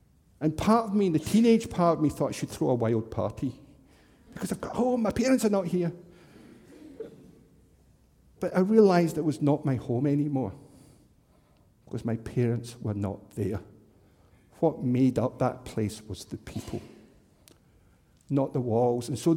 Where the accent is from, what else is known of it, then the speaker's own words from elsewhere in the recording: Scotland, United Kingdom; I grew up in Scotland and there was a wall in the Scottish-English border that was built by the Romans.